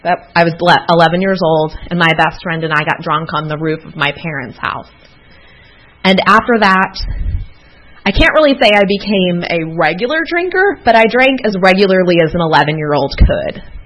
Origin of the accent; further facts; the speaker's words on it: Palm Beach, Florida, United States; I'm from Palm Beach, Florida